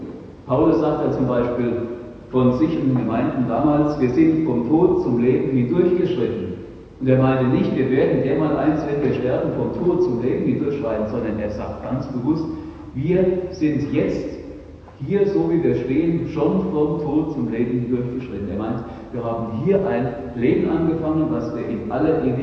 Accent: Rhineland-Palatinate, Germany; ich komme aus der Pfalz drüben

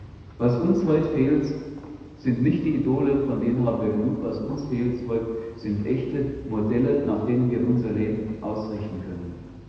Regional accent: Rhineland-Palatinate, Germany; ich komme aus der Pfalz drüben

